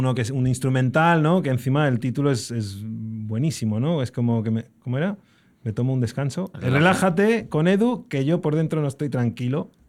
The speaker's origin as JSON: {"language": "Spanish", "town": "Torremolinos", "region": "Andalusia", "country": "Spain", "said": "Yo soy malagueño, Torremolinos, vivo"}